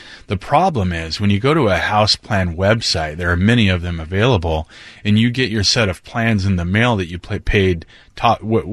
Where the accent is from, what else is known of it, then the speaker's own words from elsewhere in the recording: Roy, United States; where I grew up in Roy